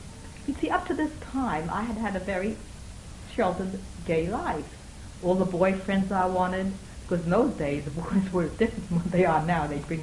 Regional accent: Missouri, United States; I'm from Missouri. I've always been from Missouri. I still am, unfortunately.

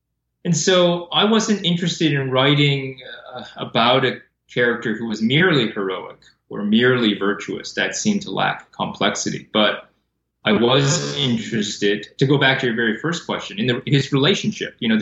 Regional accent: Canada; also born or lived in Taiwan; I was born in Taiwan and moved to Canada at a very young age, and had been back to Taiwan since

